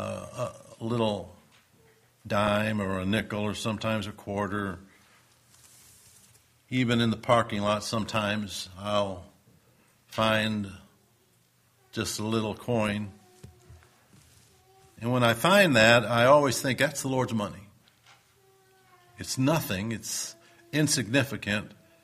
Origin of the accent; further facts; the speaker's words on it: Detroit, Michigan, United States; I grew up in the Detroit area